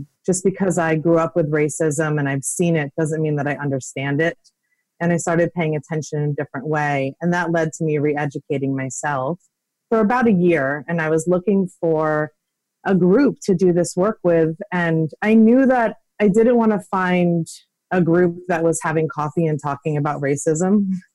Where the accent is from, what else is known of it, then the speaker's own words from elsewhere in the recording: New York City, New York, United States; You know, as I mentioned, growing up in New York City, seeing racism doesn't mean that you get racism.